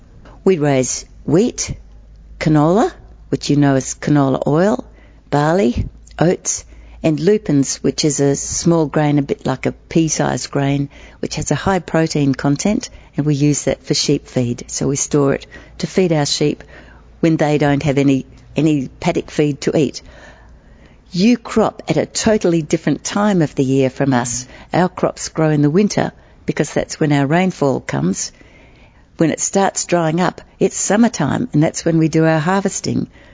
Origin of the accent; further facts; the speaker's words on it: Western Australia, Australia; Well, I come from Western Australia